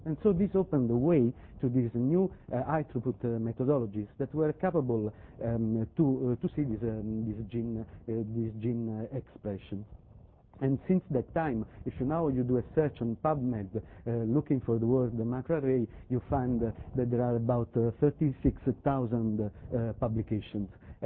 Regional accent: Naples, Campania, Italy; English is a second language

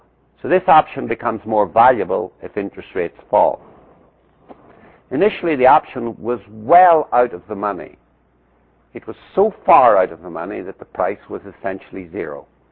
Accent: Ireland; since I'm Irish, I can tell Irish jokes, and since I'm an actuary, I can criticize actuaries

